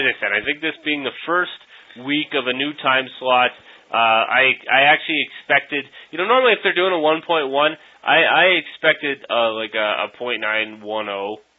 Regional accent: Canada; I'm Canadian.

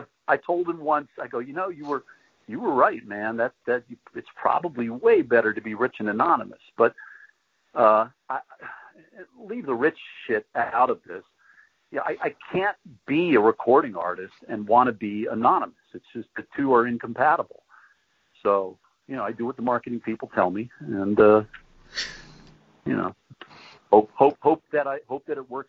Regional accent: Washington, District of Columbia, United States; I grew up in Washington, D.C., and it warped in ways that if you don't grow up in D.C., I don't think you can understand.

